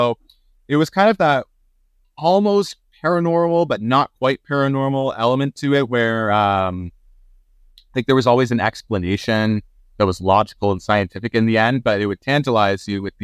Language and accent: English; Ontario, Canada; So I'm from Canada, Ontario specifically, small town, you know.